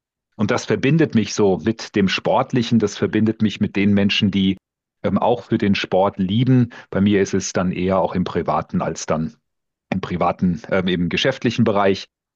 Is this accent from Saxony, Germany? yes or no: no; Hesse, Germany; born there; wir sind jetzt hier so ein bisschen geankert durch unsere Kinder in der Nähe von Frankfurt in Bad Homburg. Ich bin auch gebürtiger Hesse.